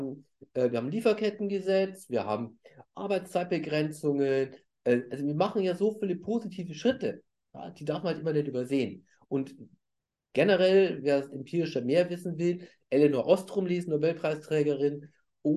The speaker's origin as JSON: {"language": "German", "town": "Regensburg", "region": "Bavaria", "country": "Germany", "lives_now": "Hamburg, Germany", "said": "ich komme aus Regensburg"}